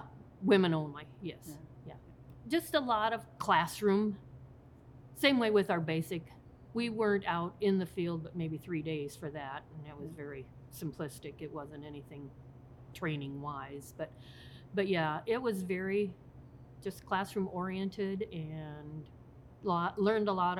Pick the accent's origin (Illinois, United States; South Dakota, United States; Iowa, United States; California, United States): Iowa, United States; moved away as an adult; also born or lived in Sibley, United States; I grew up in Iowa, let's say that. I was born in Sibley, lived around Lamar's, lived around Sioux City, lived around Council Bluffs, graduated from Red Oak High School in Red Oak, Iowa.